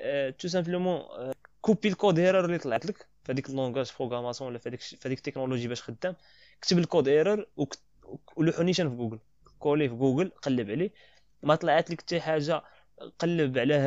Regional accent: Morocco; حنا مغاربه حنا تنبغيو بعضياتنا بزاف

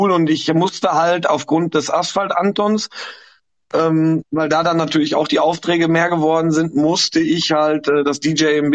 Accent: Winterberg, North Rhine-Westphalia, Germany; ich komme ja aus Winterberg, das ist ja kein Geheimnis.

